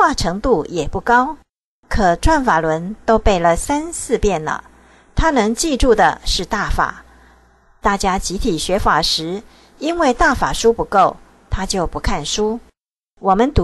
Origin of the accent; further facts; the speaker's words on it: Northeast China, China; 我是东北的一名老年大法弟子